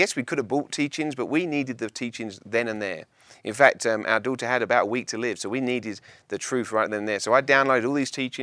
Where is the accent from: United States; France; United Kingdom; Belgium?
United Kingdom; England; You know, we're English, in case you haven't noticed.